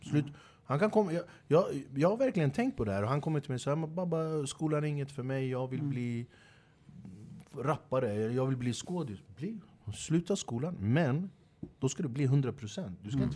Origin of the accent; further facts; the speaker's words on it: Flemingsberg, Stockholm County, Sweden; När jag växte upp i Flemsberg